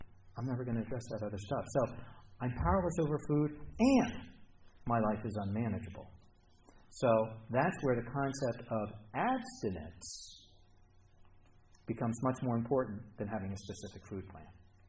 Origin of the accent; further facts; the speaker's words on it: United States; I'm an American. We're bigger people than the French.